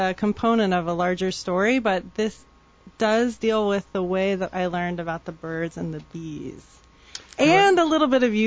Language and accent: English; Oregon, United States; born there; because I was born in Oregon, which, as everyone knows, makes you have a different skin color than someone born in Virginia.